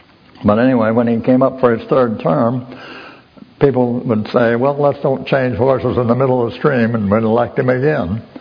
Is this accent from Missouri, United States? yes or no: yes; Kansas City, Missouri, United States; I grew up in Kansas City